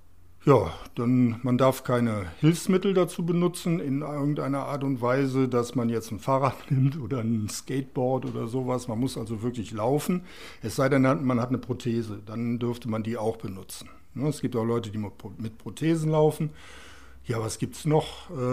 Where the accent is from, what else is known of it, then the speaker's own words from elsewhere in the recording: Wermelskirchen, North Rhine-Westphalia, Germany; ich bin gebürtiger Wermelskirchner, bin hier aufgewachsen, habe immer hier gelebt, habe meine Selbstständigkeit hier ausgeübt